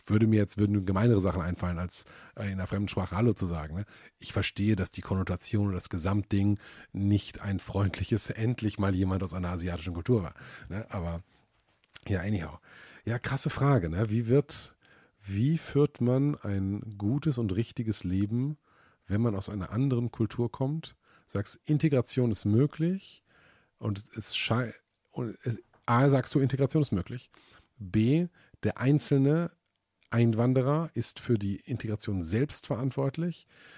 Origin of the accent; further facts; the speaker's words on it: Italy; German is a second language; now in Germany; ich will einfach meine italienischen Werte in Deutschland leben, aber ich mag auch Deutschland und so, jetzt muss ich mir jetzt eine Lederhose kaufen als Italiener